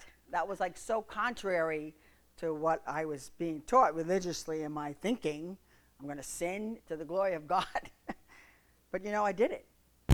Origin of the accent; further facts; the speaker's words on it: New York, United States; I'm sorry. I'm from New York. I guess that's part of it.